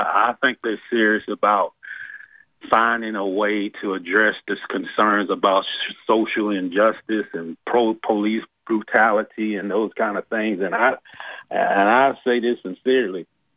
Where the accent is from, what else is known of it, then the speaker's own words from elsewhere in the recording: Jacksonville, Florida, United States; I'm a black man, and I'm born and raised in Jacksonville.